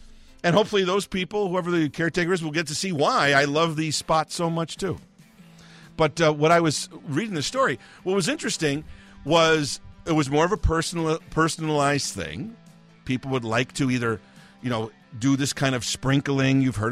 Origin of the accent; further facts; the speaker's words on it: Chicago, Illinois, United States; obviously I was born and raised here in Chicago and have lived here my whole life, so I said I would like a piece of me here sprinkled somewhere in the city.